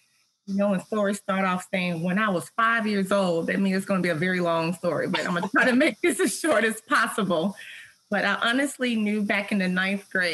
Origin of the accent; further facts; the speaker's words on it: Tennessee, United States; And so I looked into it, and I'm from Tennessee, and the University of Tennessee had a summer program.